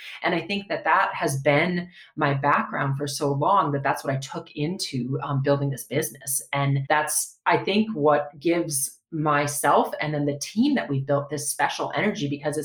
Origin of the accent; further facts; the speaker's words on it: Minnesota, United States; I grew up in Minnesota, and I had a family that was all about being outside in any kind of weather